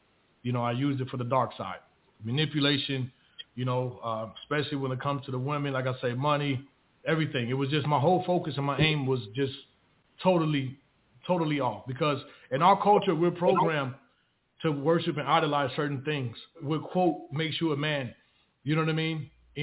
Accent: Chicago, Illinois, United States; Well, you know, I'm originally from Chicago, Illinois. Grew up, you know, like I said, with a loving grandmother.

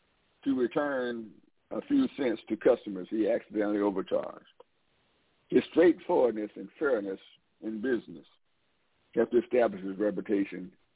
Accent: Atlanta, Georgia, United States; School in Atlanta, Georgia. Located at that time on Cortland Street. I can remember growing up and being taught American history

